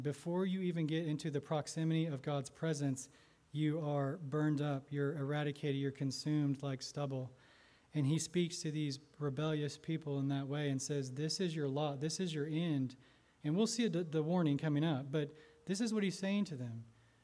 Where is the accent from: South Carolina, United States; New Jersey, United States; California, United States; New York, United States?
California, United States; I came from Southern California, and we woke up sometimes in the middle of the night, the whole house is shaking, breaking apart, stuff's falling everywhere.